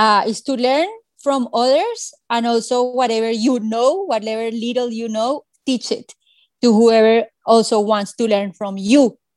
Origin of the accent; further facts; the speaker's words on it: Bogota, Bogotá Capital District, Colombia; I am originally from Bogota, Colombia, the capital, a city that many people sometimes surprise when I tell them that it's over 9 million people. I am a cisgender heterosexual female.